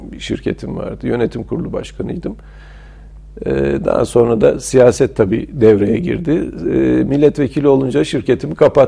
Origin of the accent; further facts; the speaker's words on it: Ankara, Turkey; also born or lived in Erzurum; Erzurum doğumluyum. Ama Ankara'da büyüdüm. Kütüğüm Polatlı'da, Ankara'da.